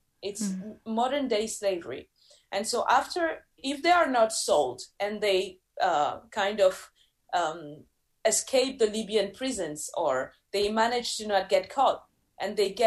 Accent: Bamako, Mali; English is a second language; also born or lived in Accra, Ghana; now in Europe; Because I'm from the Sahel, I was born in Mali and raised between Bamako and Accra in Ghana.

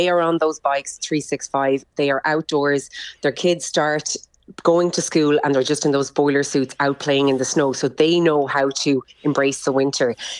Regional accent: Ireland; And I think that's the big difference for us as Irish people when we go there.

